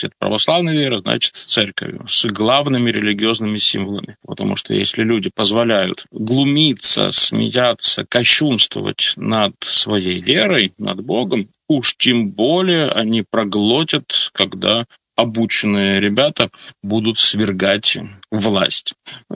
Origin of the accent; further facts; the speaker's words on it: Kyiv, Ukraine; Хочу напомнить, что я сам из Киева, и для меня эта тема повторяется.